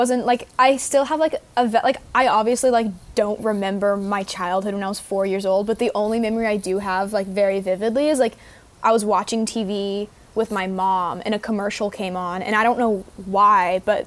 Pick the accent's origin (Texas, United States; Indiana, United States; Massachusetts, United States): Texas, United States; Houston; now in New York, United States; I'm originally from Houston, but everywhere says